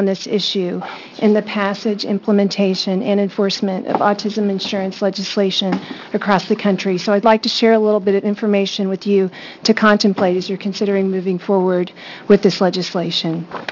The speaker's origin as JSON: {"language": "English", "region": "Texas", "country": "United States", "said": "My home state of Texas was the third state, the progressive home state of Texas that I'm from, was the third state to do such a thing."}